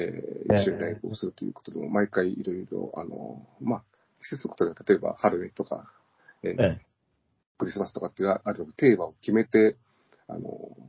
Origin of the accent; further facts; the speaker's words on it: Nagoya, Aichi, Japan; 地元名古屋の地下アイドルに